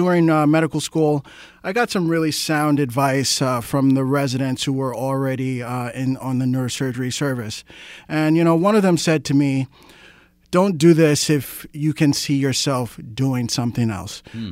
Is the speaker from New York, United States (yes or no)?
yes; New York, United States; also born or lived in North Carolina; Yeah, I was born and raised in New York. I did some high school in North Carolina.